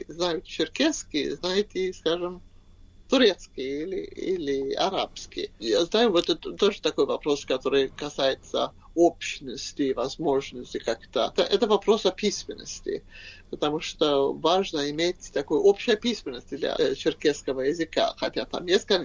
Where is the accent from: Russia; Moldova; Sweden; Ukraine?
Sweden; first language Swedish; Russian is a second language; мой родной язык шведский, но я легко понимаю датский и норвежский